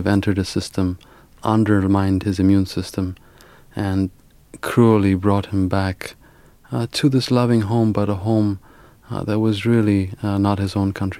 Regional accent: Ethiopia; moved away as an adult; my brother and I were born in Ethiopia and grew up there.

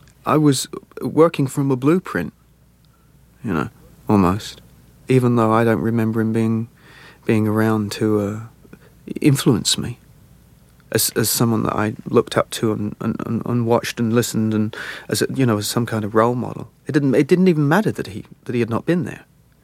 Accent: London, United Kingdom; when I was growing up in South London, yeah, I used to talk like

